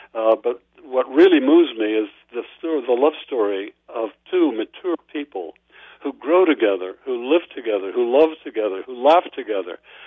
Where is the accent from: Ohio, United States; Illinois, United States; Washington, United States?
Ohio, United States; Youngstown; the way I grew up in Youngstown, Ohio, in a very assimilated community.